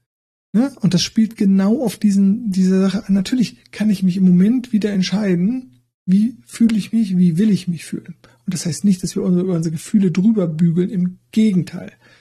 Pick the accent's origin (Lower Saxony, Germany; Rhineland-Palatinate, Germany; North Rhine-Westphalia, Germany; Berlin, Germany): North Rhine-Westphalia, Germany; Cologne; dann weiß ich als Kölner ja auch nicht